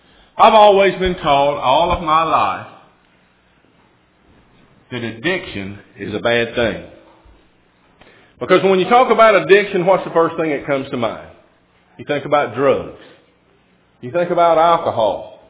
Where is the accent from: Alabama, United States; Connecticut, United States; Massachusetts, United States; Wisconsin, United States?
Alabama, United States; I'm from Alabama. I'm slower than most folks.